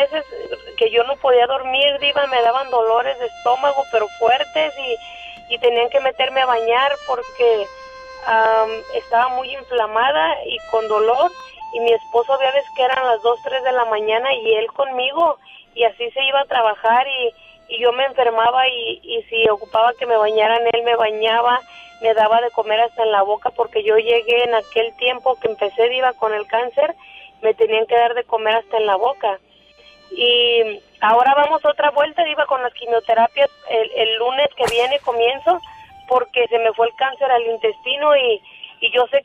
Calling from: Idaho, United States; de Idaho. ¿Cómo estás?

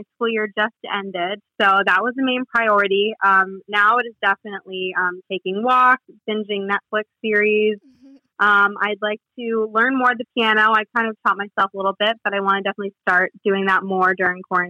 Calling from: Raleigh, North Carolina, United States; Raleigh, North Carolina.

